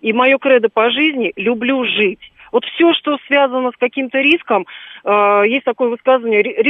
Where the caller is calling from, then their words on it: Moscow, Russia; also born or lived in Uzbekistan / Germany; Вот прожила часть времени в Узбекистане. Папа был военным, и в Германии жили, и в Узбекистане, где нас только не помотало.